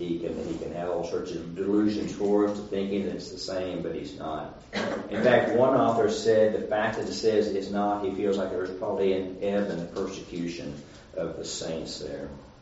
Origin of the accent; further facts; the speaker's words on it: Oklahoma, United States; I was born and raised in Oklahoma, and we have mountains in eastern Oklahoma.